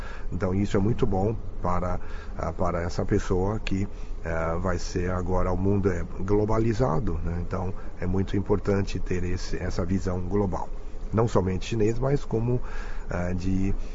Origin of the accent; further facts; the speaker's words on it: Brazil; Se você fala perfeitamente a língua, você representa o país, nós somos brasileiros, embora com uma boa conexão com a origem chinesa.